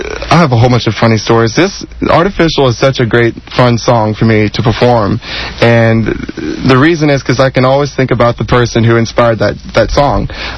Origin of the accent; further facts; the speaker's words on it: Louisiana, United States; now in Houston, United States; I'm a Southern boy. I'm from Louisiana.